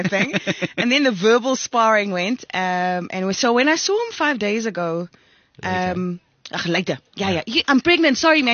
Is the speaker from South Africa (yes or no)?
yes; South Africa; first language Afrikaans; English is a second language; And like obviously Afrikaans is my mother tongue, right? So I watched my mom once when I went home.